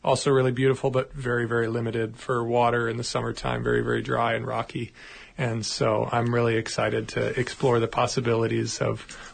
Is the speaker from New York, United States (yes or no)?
no; Oregon, United States; also born or lived in Washington / Homer, Alaska; I grew up in Oregon and Washington and also up on the Kenai Peninsula in Homer. So I've been up and down the West Coast, the Northwest Coast most of my life, and it really feels like home